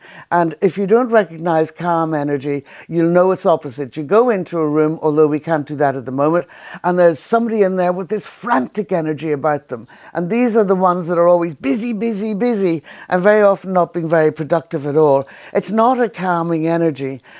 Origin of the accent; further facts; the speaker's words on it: Ulster, Ireland; I'm from Donegal. I'm no guru.